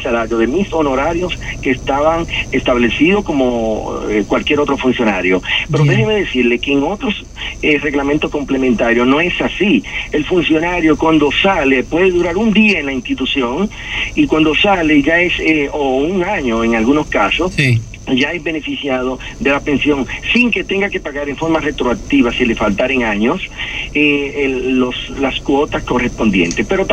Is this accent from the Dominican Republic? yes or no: yes; Dominican Republic; Yo creo que soy el único dominicano que ha renunciado a un derecho de pensión.